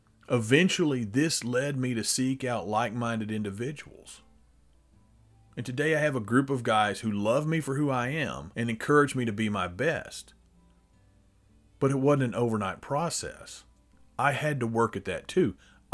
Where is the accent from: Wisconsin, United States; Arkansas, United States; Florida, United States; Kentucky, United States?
Arkansas, United States; if I can go from that little redneck kid growing up in Arkansas